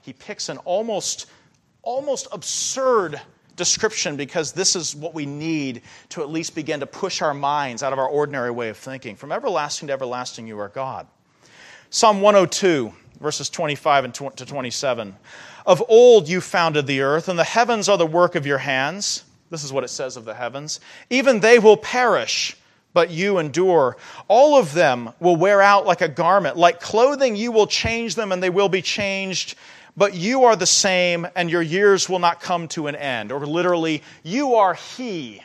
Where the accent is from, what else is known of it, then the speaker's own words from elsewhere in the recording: California, United States; I'm from California. That's ancient.